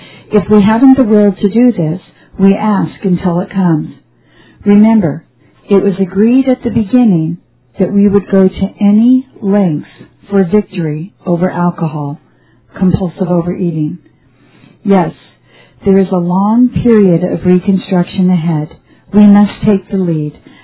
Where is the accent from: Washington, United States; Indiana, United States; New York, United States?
New York, United States; New York City; now in Los Angeles, United States; I am from New York City. However, I live here in Los Angeles now.